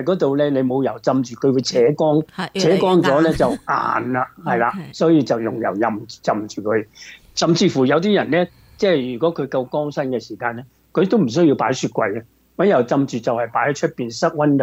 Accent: Hong Kong; 我都系香港嚟啦，即系多数都系啦。

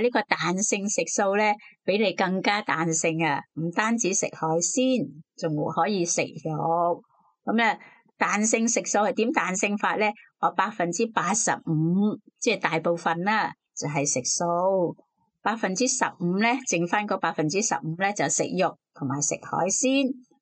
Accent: China; 我哋中国人都有讲五行嘛

